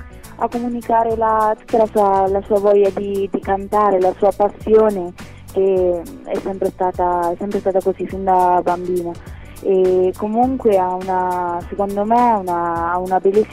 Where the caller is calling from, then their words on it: Città di Castello, Umbria, Italy; Da Città di Castello, in provincia di Perugia.